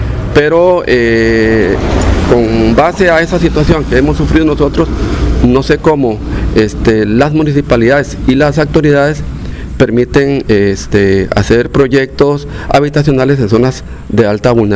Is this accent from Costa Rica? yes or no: yes; Guatuso, Alajuela, Costa Rica; soy nativo de aquí, hijo de bisnieto del primer costarricense que vino a esta zona